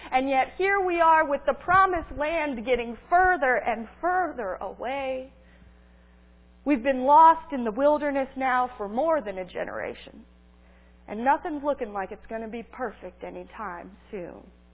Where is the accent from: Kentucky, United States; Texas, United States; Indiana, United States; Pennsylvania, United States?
Indiana, United States; New Harmony; It's called Rain Tree County, and it was inspired by my hometown in New Harmony.